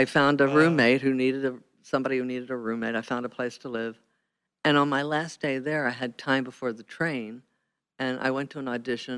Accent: Baltimore, Maryland, United States; Yeah, I from the time I was born, I grew up in Baltimore in the northwest suburbs, went to college at Maryland.

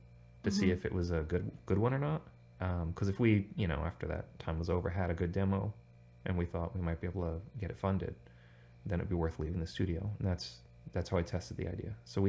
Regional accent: United States; I had considered them, actually, because I grew up right outside New York City.

